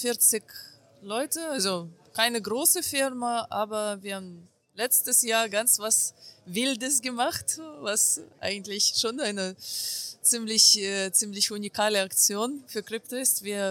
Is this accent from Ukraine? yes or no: yes; Ukraine; aber ich komme aus der Ukraine. Also ich habe damals Hyperinflation miterlebt und all die schwierigen Zeiten.